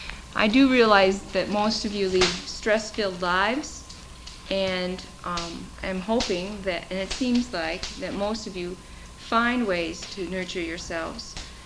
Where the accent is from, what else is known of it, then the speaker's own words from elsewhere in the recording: Wisconsin, United States; also born or lived in Minnesota; now in Holden Village, United States; My background is Midwestern. I grew up in Wisconsin and lived in Minnesota for about 5 years.